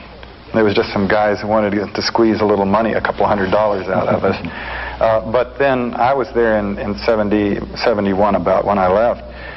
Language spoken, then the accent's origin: English; DR Congo; Well, I grew up in Zaire, which is right across on the other side of the lake.